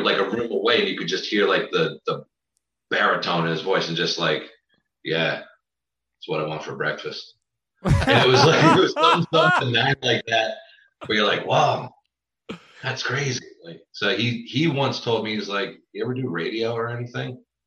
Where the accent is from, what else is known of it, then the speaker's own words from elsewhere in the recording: Massachusetts, United States; No, I'm from Massachusetts.